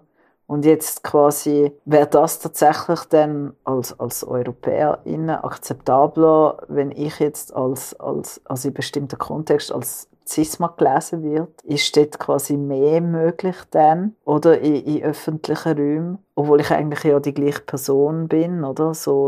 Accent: Italy; Also ich komme ursprünglich aus Italien

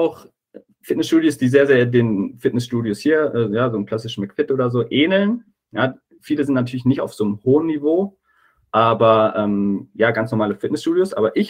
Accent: Hesse, Germany; Ich komme aus der Nähe von Gießen. Ich bin noch 24, ich werde im Juli 25

